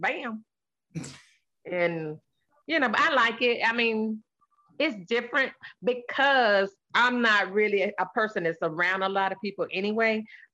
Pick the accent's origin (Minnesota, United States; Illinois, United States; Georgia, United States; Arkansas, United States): Georgia, United States; I told you I'm from Georgia. Nah, you know I'm a peach. These peaches don't play down here, honey.